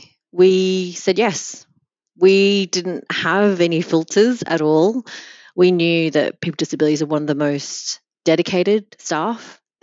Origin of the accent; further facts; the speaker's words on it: Australia; I come from Australia.